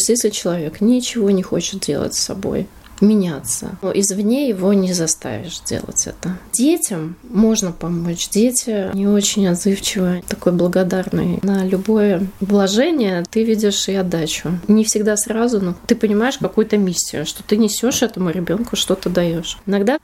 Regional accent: Rezekne, Latgale, Latvia; also born or lived in Riga; Мама вернулась назад в Резекне. И сюда я уже переехала из Резекне, когда училась в университете. Я резекненка. Маленькая меня мама перевезла назад в Резекне на свою историческую родину.

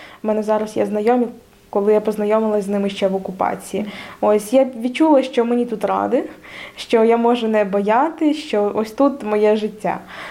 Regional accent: Crimea, Ukraine; Я народилась в Криму

